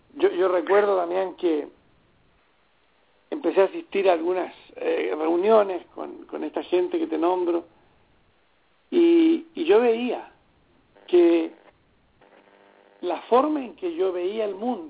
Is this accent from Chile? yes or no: yes; Chile; moved away as an adult; also born or lived in Argentina; now in San José, United States; salí de Chile como exiliado, viví 4 años en Argentina y posteriormente me radiqué en los Estados Unidos, en el área aquí en California, en San José.